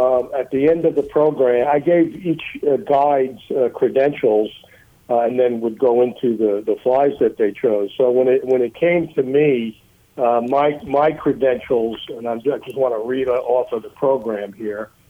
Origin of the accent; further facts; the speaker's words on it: New Jersey, United States; also born or lived in Bronx; I was born in the Bronx, but grew up in suburban New Jersey